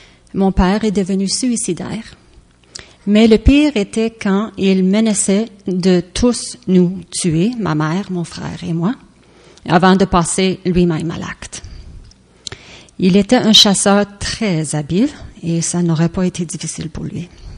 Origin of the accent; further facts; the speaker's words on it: Montreal, Quebec, Canada; born there; French is a second language; Je suis née à Montréal. Mes parents venaient de l'Estonie. C'est un petit pays près de la Scandinavie et qui, pendant la guerre, avait été annexé par la Russie. Nous parlions l'estonien et l'anglais à la maison.